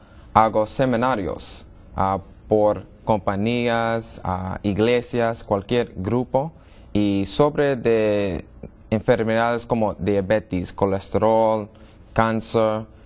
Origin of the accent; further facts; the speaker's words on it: New York, United States; Spanish is a second language; soy de Brooklyn, New York, Nueva York. Y mi papá es italiano, mi mamá es de Trinidad y Tobago.